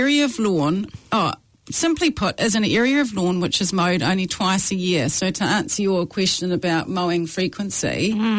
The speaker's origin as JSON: {"language": "English", "region": "Waikato", "country": "New Zealand", "tie": "born or raised there", "said": "I grew up in the Waikato rurally, and we have lots of paddocks"}